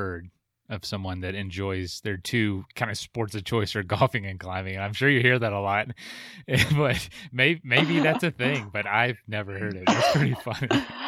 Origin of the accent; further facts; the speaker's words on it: Florida, United States; From what I know, growing up in Florida, you can do that till you're pretty old.